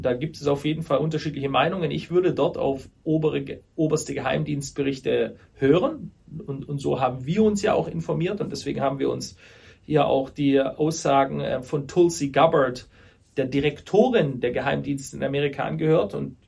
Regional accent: Stuttgart, Baden-Württemberg, Germany; ich möchte jetzt aber nur mal für meine Heimatstadt Stuttgart sprechen

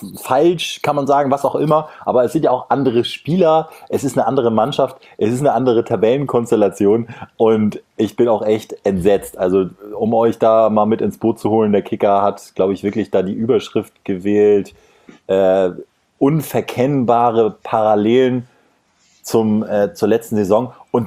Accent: Kiel, Schleswig-Holstein, Germany; Kiel ist nicht nur meine Heimatstadt

